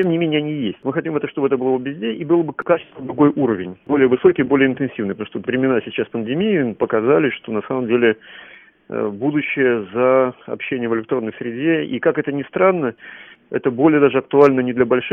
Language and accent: Russian; Daugavpils, Latgale, Latvia; Даугавпилс, что фактически русский город в Латвии. И это мой родной город